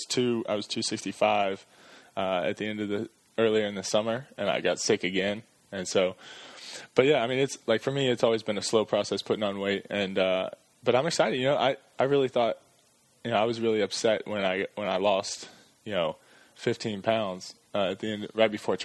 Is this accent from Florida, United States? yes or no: yes; Florida, United States; Well, I was born in Florida. My family moved probably 13 or 14 times. My dad, he used to build bridges. He was a civil engineer. And so every 2 years we'd go to a new bridge site. So, I mean, I lived all over Florida.